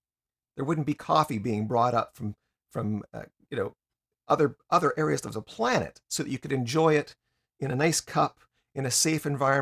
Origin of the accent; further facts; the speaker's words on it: Canada; and I'm a Canadian, and we have Thanksgiving